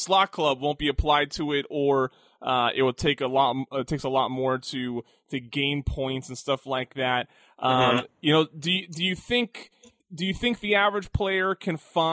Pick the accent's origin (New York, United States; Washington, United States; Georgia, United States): Washington, United States; Yeah, Mount Baker's that's over in my neck of the woods. I grew up in Washington State.